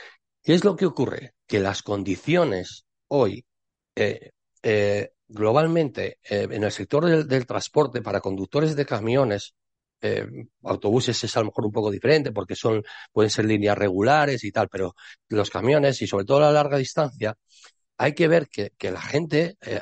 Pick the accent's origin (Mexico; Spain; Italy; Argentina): Spain; La cuestión es que, vale, estamos en España, somos españoles.